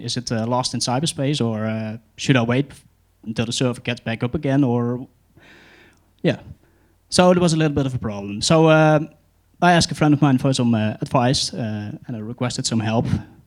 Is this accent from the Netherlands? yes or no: yes; Netherlands; I'm from the Netherlands.